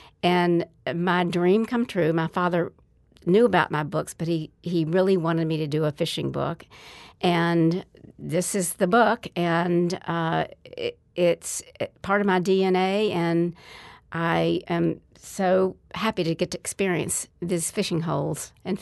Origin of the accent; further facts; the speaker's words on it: Memphis, Tennessee, United States; And in the South, I'm from Memphis, and we have a lot of productive fisheries around, but mainly freshwater fishing.